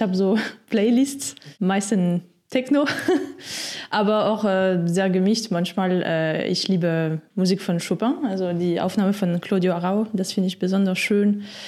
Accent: France; German is a second language; now in Germany; natürlich Frankreich, das ist meine Heimat, aber das ist auch dann quasi jetzt zu Familie verbunden und mittlerweile auch Urlaub.

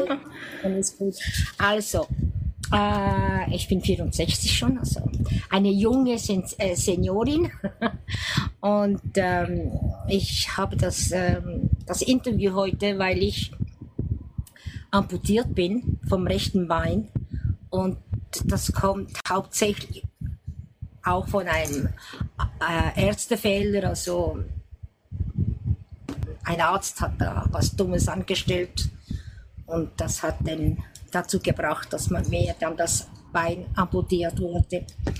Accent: German-speaking Switzerland, Switzerland; now in Geneva, Switzerland; die deutsche Schweiz zurück will, weil manchmal vermisse ich doch die deutsche Schweiz, ja. Ist doch meine Heimat, wenn du willst.

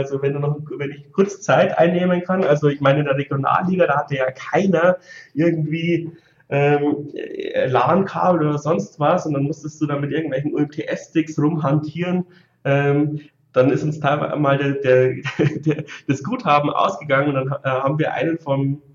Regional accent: Bavaria, Germany; ich komme so 60 Kilometer aus Regensburg weg

